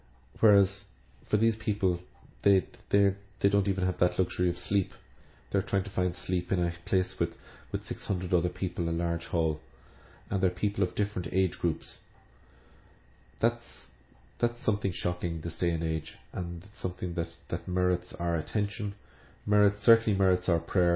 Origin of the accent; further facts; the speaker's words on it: Ireland; So All-Ireland Sunday is a great day of connecting as Irish people.